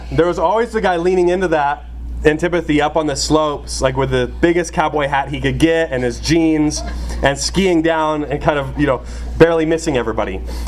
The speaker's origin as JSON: {"language": "English", "region": "Colorado", "country": "United States", "tie": "born or raised there", "also_born_or_lived": "California", "said": "I'm mostly from Western Colorado. I grew up in California until I was 13, but from 13 on, I lived in Western Colorado."}